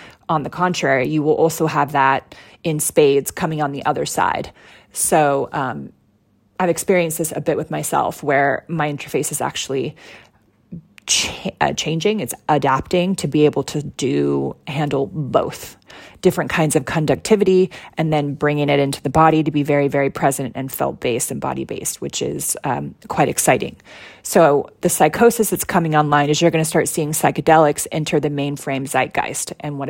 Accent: Mount Shasta, California, United States; just outside my hometown of Mount Shasta

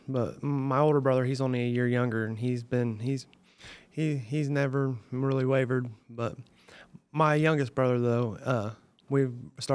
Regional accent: Liberty, Indiana, United States; Well, actually, in my hometown, Liberty, Indiana, I've attended some of those meetings there.

